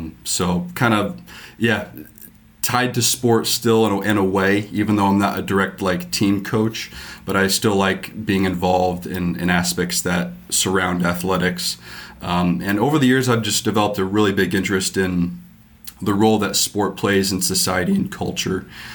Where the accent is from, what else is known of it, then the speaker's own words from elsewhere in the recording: Pella, Iowa, United States; Yeah, so I grew up in the Pella area. So people tend to know where Pella, Iowa is, but you might not know the surrounding towns of like Linville or Sully or so.